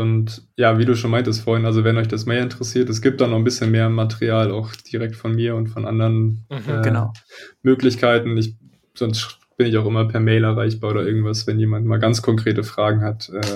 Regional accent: Berlin, Germany; Also ich komme ja aus Berlin und dem Raum da.

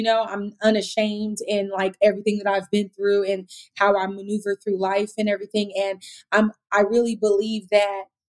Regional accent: Sacramento, California, United States; now in Los Angeles, United States; I'm from Sacramento, but I love living out here

